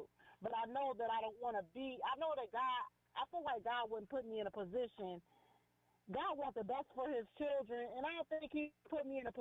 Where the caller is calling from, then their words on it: Cleveland, Ohio, United States; I'm calling from Cleveland, Ohio.